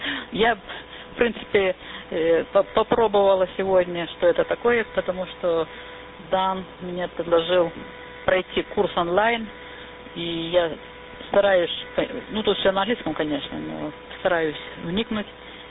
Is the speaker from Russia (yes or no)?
yes; Tula Oblast, Russia; born there; also born or lived in Ukraine; я сама русская родилась в Тульской области.